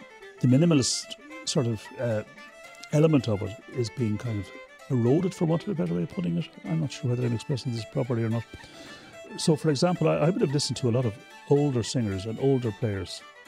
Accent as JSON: {"language": "English", "town": "Dublin", "region": "Leinster", "country": "Ireland", "said": "I play the fiddle. I'm from Dublin."}